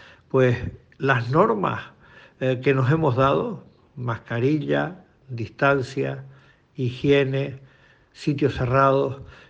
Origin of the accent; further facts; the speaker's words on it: Canary Islands, Spain; los canarios somos, y los españoles en general, somos gente cariñosa